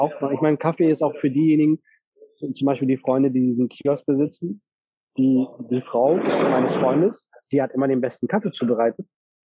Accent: Germany; Ich bin ein Deutscher mit türkischem Migrationshintergrund. Und meine Eltern sind vor circa über 40 Jahren nach Deutschland gekommen, um hier quasi zu arbeiten.

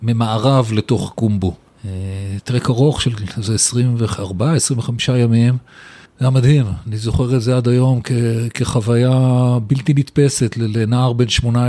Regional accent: Givatayim, Tel Aviv District, Israel; אני גדלתי בגבעתיים, שנות ה-60, שנות ה-70

